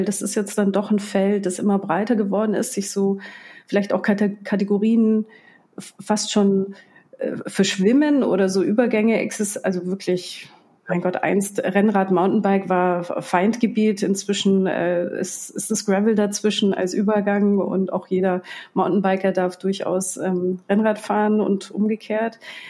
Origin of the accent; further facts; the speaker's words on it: Kempten, Bavaria, Germany; Meine Heimatstadt.